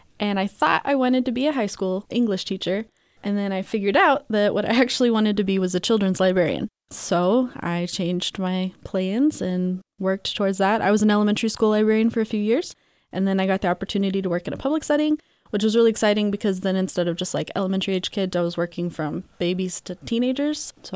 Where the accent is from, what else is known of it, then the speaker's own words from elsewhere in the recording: Oklahoma, United States; now in Texas, United States; Well, I'm from Oklahoma, so I am new to Texas.